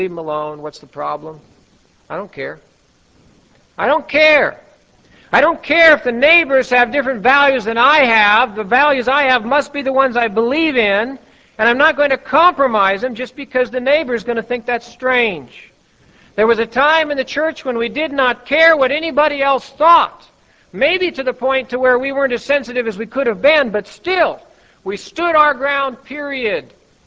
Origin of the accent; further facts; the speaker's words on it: Pacific Northwest, United States; moved away; even though I'm from the Northwest, but had been out of the Northwest for many, many years